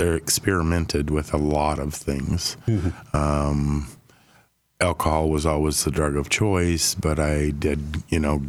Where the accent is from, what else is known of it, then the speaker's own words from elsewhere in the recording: Glendive, Montana, United States; Born and raised in Glendive, Montana.